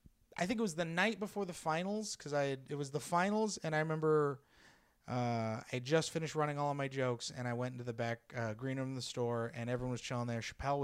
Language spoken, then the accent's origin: English; San Jose, California, United States; And I'm from San Jose, so it's a fucking huge deal for me.